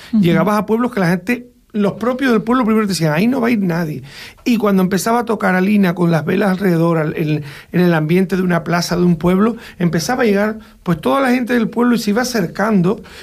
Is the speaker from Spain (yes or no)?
yes; Canary Islands, Spain; yo soy majorero y yo por mi isla mato